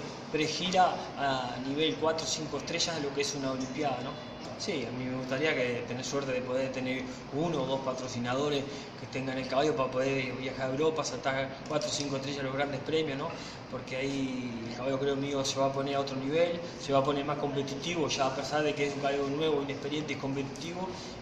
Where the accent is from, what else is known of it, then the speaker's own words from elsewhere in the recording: Uruguay; me ha llamado mucha gente de Uruguay, dándome el aliento, la fuerza, la garra, como todo charrúa, como dicen.